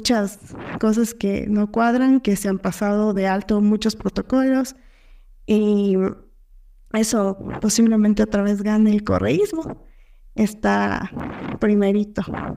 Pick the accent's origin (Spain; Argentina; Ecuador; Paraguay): Ecuador; Bueno, primeramente yo soy de Ecuador y me parece muy interesante porque encontré bastantes similitudes con lo que también está pasando acá.